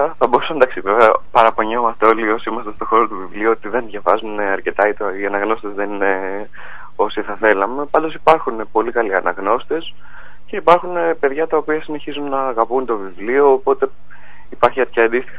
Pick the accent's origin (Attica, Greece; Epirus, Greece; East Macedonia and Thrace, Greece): Attica, Greece; Athens; also born or lived in England; στην Αθήνα μετά από 7 χρόνια που ζούσα στην Αγγλία. Mm-hmm. Επέστρεψα στην Αθήνα όπου και μεγάλωσα.